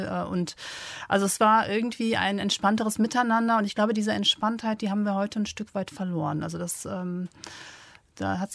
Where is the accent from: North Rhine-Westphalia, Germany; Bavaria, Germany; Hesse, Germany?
North Rhine-Westphalia, Germany; Düsseldorf; now in Cologne, Germany; ich bin übrigens in Düsseldorf aufgewachsen und bin dann später nach Köln gezogen.